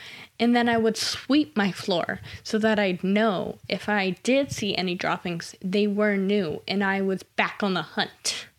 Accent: Massachusetts, United States; I'm from Massachusetts. I've never had grits in my life.

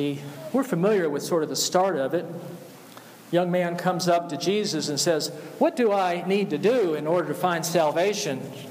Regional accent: Atlanta, Georgia, United States; I grew up in Atlanta. My mother's people were from Lynette, Alabama. It was right on the Georgia-Alabama line.

